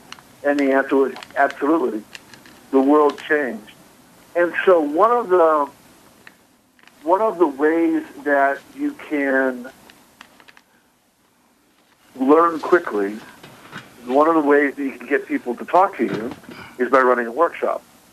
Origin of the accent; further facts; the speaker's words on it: Houston, Texas, United States; I grew up in Houston, and so going to the moon was in my blood.